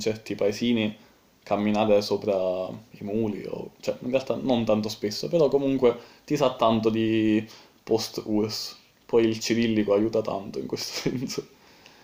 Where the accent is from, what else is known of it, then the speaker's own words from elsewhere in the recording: Sicily, Italy; in Bulgaria lo Stato è un po' assente e mi sono sentito a casa in quanto siciliano